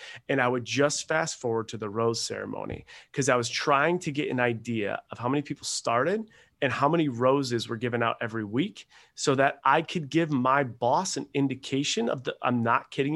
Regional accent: Buffalo, New York, United States; born there; I was born in Buffalo, New York, and I was I played soccer in college, played hockey growing up

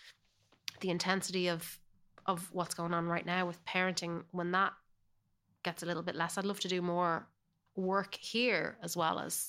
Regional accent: Ireland; accent: Irish; now in California, United States; No, I definitely hold on to my Irish accent. Sometimes the kind of the rhythm or the patina can kind of start layering on of California.

